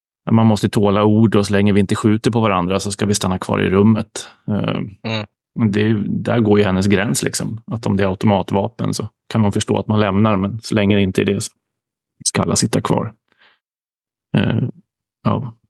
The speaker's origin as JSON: {"language": "Swedish", "town": "Kisa", "region": "Östergötland", "country": "Sweden", "tie": "born or raised there", "said": "prata lite friare kanske om min barndom i Kisas skogar"}